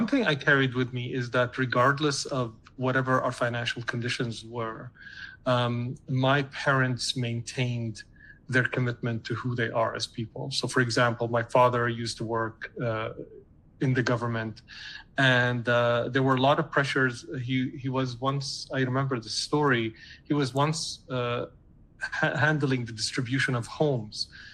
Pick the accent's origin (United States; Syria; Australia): Syria; Damascus, Damascus Governorate; now in Canada; I grew up valuing in Damascus are, you know, everybody values